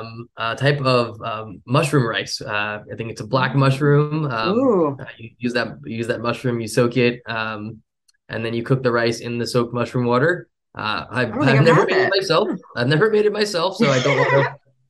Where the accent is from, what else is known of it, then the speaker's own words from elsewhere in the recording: New Jersey, United States; I grew up in New Jersey. I grew up in a suburb of New York. My parents both worked in Manhattan my whole life. So I was about an hour outside of the city.